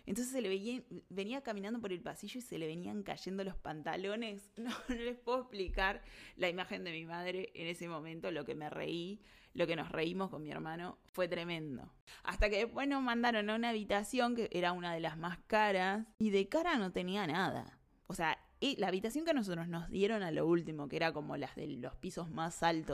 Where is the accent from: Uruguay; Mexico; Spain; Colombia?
Uruguay; Como buena uruguaya, dejo todo para último momento.